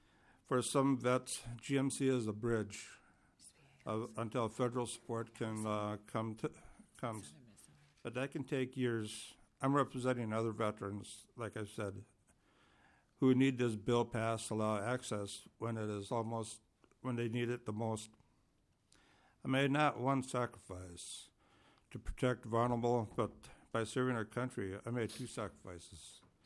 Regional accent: Wadena, Minnesota, United States; born there; also born or lived in South St. Paul; I was born in Wydena, Minnesota, and eventually moved from the farm to South St. Paul.

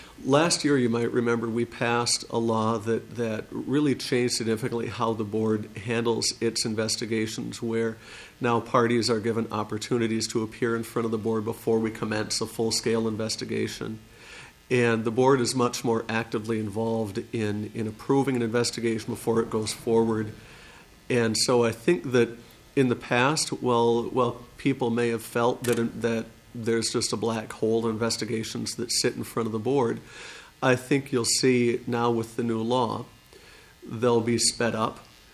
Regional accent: Minnesota, United States; My background is that I grew up in Minnesota. Went to Hamline University and William Mitchell Law School.

